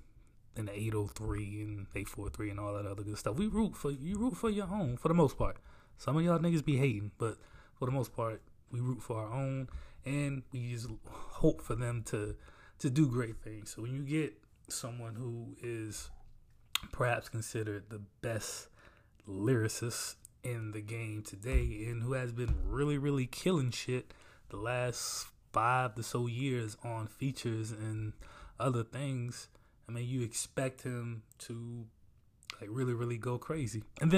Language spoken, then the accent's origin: English; South Carolina, United States; like, I mean, I'm from South Carolina, so I'm gonna say that's that North Carolina shit.